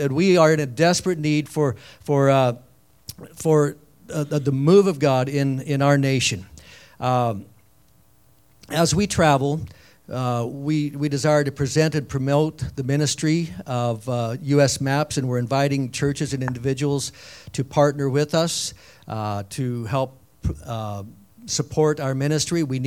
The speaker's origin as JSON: {"language": "English", "town": "Casper", "region": "Wyoming", "country": "United States", "tie": "born or raised there", "also_born_or_lived": "Alliance, Nebraska", "said": "I grew up in Casper, Wyoming, but during high school, we moved, during my high school years, we moved to Alliance, Nebraska, and I graduated from Alliance"}